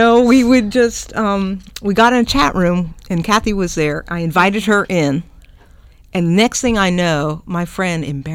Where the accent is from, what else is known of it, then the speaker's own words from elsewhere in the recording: Florida, United States; Because, you know, I'm from Florida. I lived there 28 years, right?